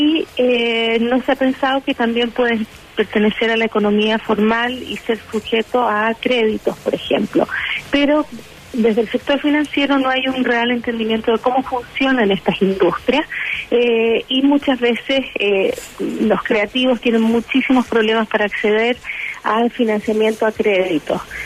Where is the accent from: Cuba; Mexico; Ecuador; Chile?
Chile; now in United States; yo soy chilena, a pesar de que vivo en Estados Unidos, sigo con el corazón puesto allá.